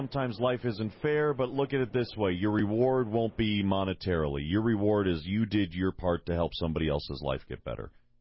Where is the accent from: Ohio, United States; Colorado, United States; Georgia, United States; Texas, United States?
Ohio, United States; My home state of Ohio, Uniontown, Ohio.